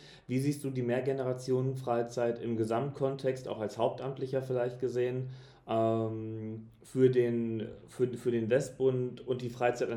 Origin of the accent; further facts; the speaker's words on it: Münster, North Rhine-Westphalia, Germany; na, ich komme aus Münster